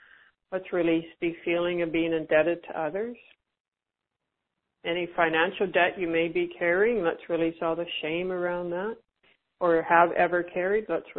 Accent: Vancouver, British Columbia, Canada; Is this Vancouver, BC? It's my hometown.

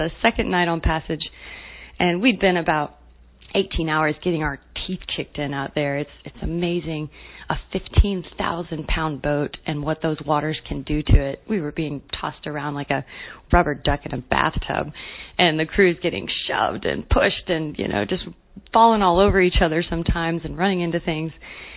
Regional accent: Alabama, United States; growing up in Alabama, I darn sure knew how to use a hacksaw.

